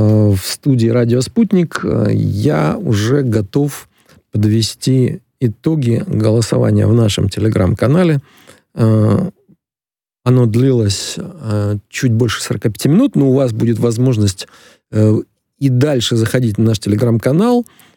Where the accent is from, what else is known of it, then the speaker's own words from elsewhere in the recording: Eastern Ukraine, Ukraine; ну вот на Украине мы, по крайней мере, на Востоке, откуда я родом